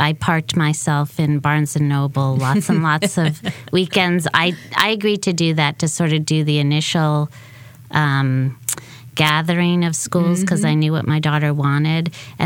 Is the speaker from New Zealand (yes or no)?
no; Connecticut, United States; Well, that's kind of funny, because I'm from the North. I'm from Connecticut.